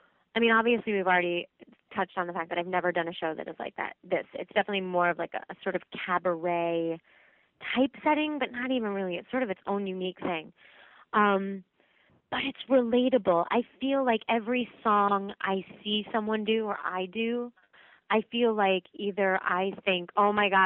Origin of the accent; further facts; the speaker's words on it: New Jersey, United States; I grew up near the Jersey Shore